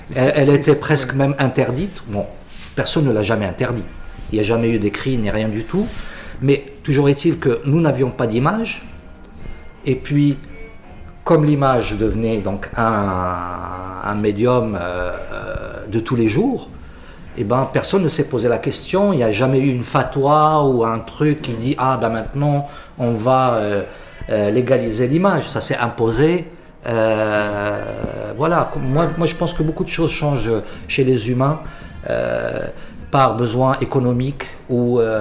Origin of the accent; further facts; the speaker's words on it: Morocco; French is a second language; aucune des langues académiques n'est notre langue maternelle, que ce soit l'arabe ou le français. Les vraies langues maternelles, ce sont le berbère et le dialecte marocain